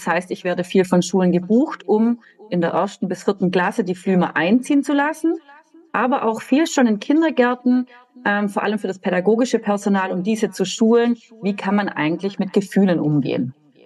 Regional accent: Baden-Württemberg, Germany; Ich komme aus Baden-Württemberg, ganz aus dem Süden. Das hört ihr bestimmt an meinem Dialekt.

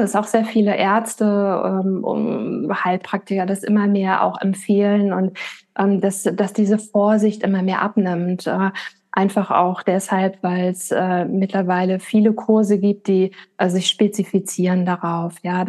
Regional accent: Hamburg, Germany; ich komme aus Hamburg, bin 42 Jahre alt und gebe hier in Hamburg-Volksdorf meine Yogakurse.

